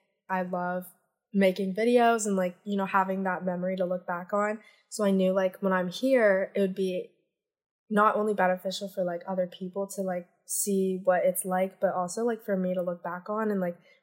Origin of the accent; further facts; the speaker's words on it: North Carolina, United States; now in London, United Kingdom; I am from North Carolina. And I'm studying right now in London